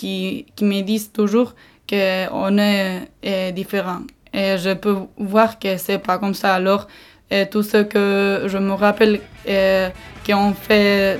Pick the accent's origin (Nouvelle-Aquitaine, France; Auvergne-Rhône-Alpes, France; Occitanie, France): Nouvelle-Aquitaine, France; French is a second language; j'habite en Daï depuis 17 ans. Maintenant j'ai 20 ans et je suis née à Lchaka, qui est un village à 10 km d'en Daï. Alors je peux dire que j'ai étudié en basque à Andai, à Irún, à Berja et à Bilbao.